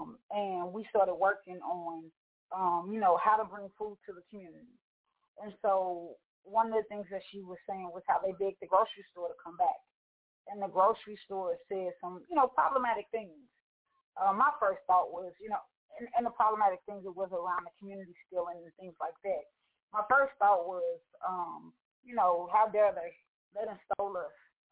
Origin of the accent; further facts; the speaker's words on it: St. Louis, Missouri, United States; I'm from St. Louis, Missouri.